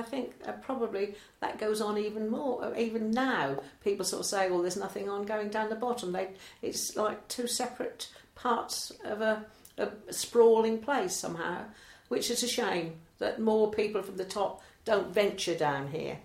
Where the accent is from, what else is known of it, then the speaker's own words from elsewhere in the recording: East of England, United Kingdom; accent: Norfolk; moved away as an adult; the crit in the paper said that I kept up my Norfolk accent perfectly, which wasn't surprising, as I'd spent the first 21 of my years of my life there.